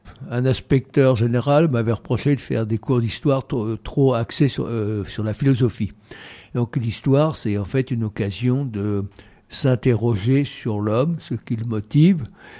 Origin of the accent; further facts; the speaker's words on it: Évreux, Normandy, France; born there; je suis né à Évreux, en Normandie. Et si vous voulez encore plus de précision, 7 mois avant le Front populaire.